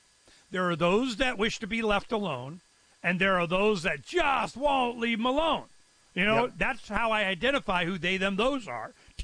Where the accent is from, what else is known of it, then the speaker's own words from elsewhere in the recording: Arizona, United States; I'm from Arizona.